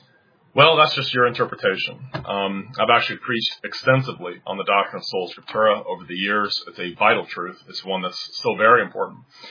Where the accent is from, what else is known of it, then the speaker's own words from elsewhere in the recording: Cincinnati, Ohio, United States; because that was in the place where I grew up in Cincinnati, Ohio, was very, very Roman Catholic town